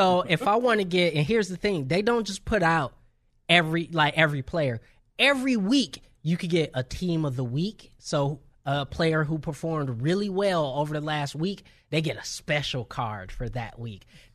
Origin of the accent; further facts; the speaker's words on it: United States; Yeah, what does that mean? I'm American. American.